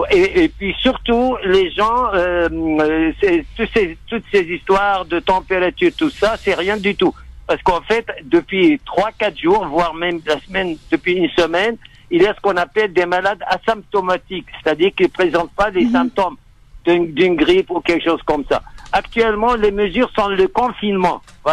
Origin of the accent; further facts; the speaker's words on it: France; c'est très bien fait chez vous en France, enfin chez nous en France